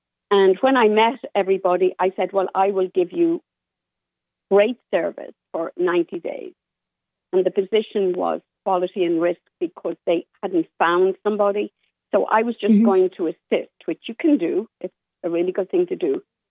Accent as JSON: {"language": "English", "country": "Ireland", "said": "I'm from Ireland."}